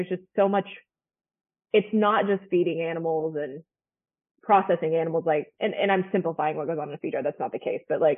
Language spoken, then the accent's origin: English; Scott City, Kansas, United States; So where I'm from is from Scott City, Kansas. If you're familiar, like that is right in the heart of feedlot country.